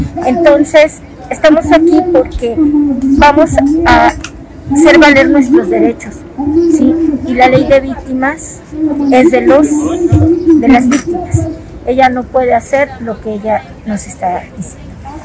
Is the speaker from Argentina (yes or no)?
no; Xalapa, Veracruz, Mexico; Soy de Jalapa, Veracruz, y represento a mi colectivo.